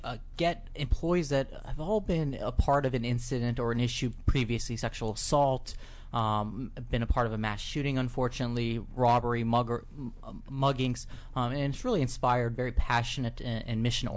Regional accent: Reston, Virginia, United States; Grew up in Reston, Virginia. Born and raised here in Northern Virginia

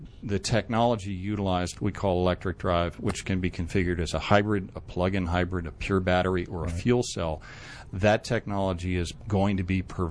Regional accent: Vestal, New York, United States; I'm originally from Vestal, New York, up near Binghamton.

